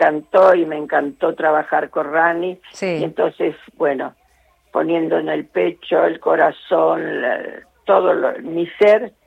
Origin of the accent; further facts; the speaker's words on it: Argentina; Porque estamos todos, somos todos, todos uno, somos todos argentinos.